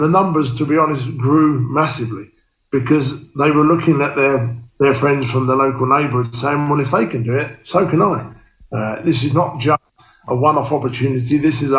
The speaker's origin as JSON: {"language": "English", "region": "England", "country": "United Kingdom", "said": "go to a community as an Englishman that played a little bit of cricket, and you probably built me up too much saying an ex-professional Kent cricketer"}